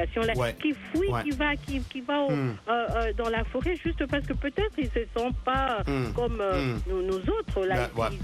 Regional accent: Boende, Tshuapa, DR Congo; chez moi, je suis de Boende et je suis de Dikela.

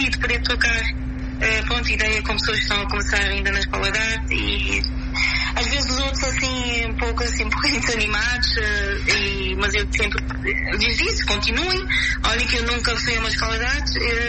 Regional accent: Cape Verde; porque eu sou cabo-verdiana

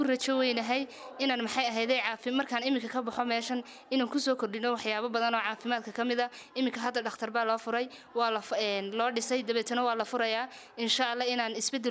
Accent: Tog Wajaale, Gabiley, Somalia; waxaan ka socdaa gobolka gabiley gaar ahaan degmada tagwajaale

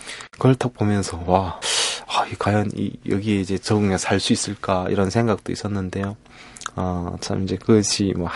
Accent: North Korea; now in South Korea; 2006년도에 제가 이제 남동생이랑 함께 이제 탈북했습니다.

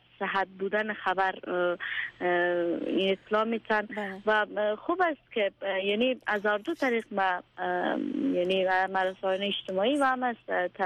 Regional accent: Afghanistan; ما افغان هستیم و کمتر در المپیک یعنی ظاهر میشن

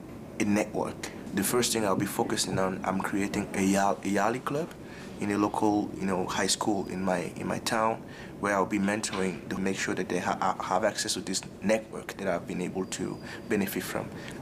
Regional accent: Benin; I'm from the Republic of Benin in West Africa.

